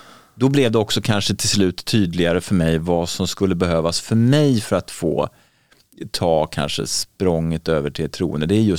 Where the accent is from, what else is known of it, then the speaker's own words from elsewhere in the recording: Leksand, Dalarna County, Sweden; moved away; jag upplevde att jag är min hembygd, fast jag inte satt min fot i Leksand på 30 år sedan